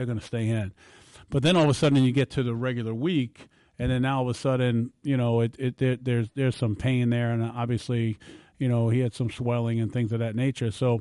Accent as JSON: {"language": "English", "town": "Bronx", "region": "New York", "country": "United States", "said": "and I'm from the Bronx, and obviously the Yankees play in the Bronx"}